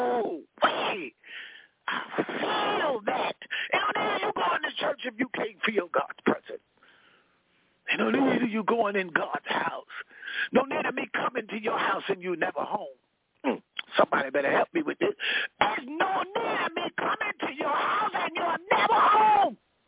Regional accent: New York, United States; I have a man that was in my hometown in New York.

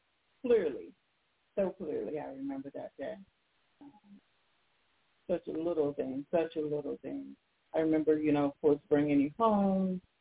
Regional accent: Columbia, Tennessee, United States; born there; I was born in Columbia, Tennessee, to the parents

